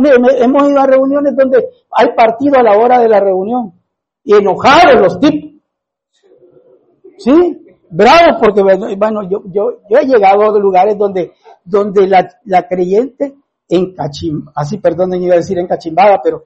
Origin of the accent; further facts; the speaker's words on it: Argentina; ¿y usted es argentina? Ah, sí, le dije, yo soy argentino.